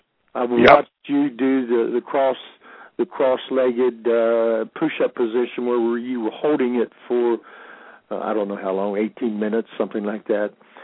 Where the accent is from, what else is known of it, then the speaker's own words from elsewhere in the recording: Cocoa Beach, Florida, United States; I'm originally from Cocoa Beach, Florida, so it doesn't matter. I didn't wear socks half the time anyway.